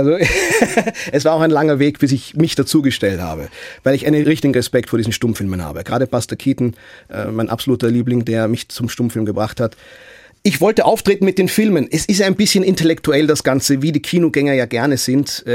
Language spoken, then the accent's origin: German; Vienna, Austria; moved away as an adult; now in Wiesbaden, Germany; Ich bin tatsächlich von Wien nach Wiesbaden gekommen als Schauspieler an Staatstheater Wiesbaden. Viele Leute, die das wissen, dass ich aus Wien komme und jetzt in Wiesbaden lebe